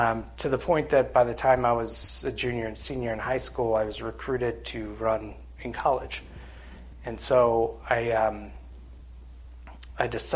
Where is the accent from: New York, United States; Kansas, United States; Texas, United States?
New York, United States; Long Island; So as many of you know, I'm not from here. I grew up on Long Island, New York, a land of bagels and pizza and lots of stereotypes that are mostly true about Long Island, New York, but also a beautiful place.